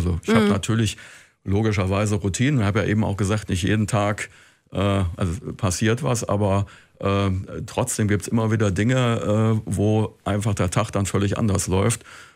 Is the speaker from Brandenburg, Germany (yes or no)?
no; North Rhine-Westphalia, Germany; ich bin ja, wie gesagt, im Ruhrgebiet groß geworden, wo alles relativ flach ist.